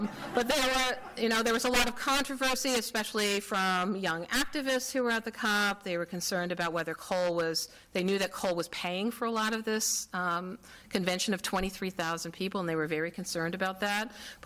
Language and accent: English; St. Paul, Minnesota, United States; I know we're in a very important city, Minneapolis, my hometown of St. Paul, also very interested in climate action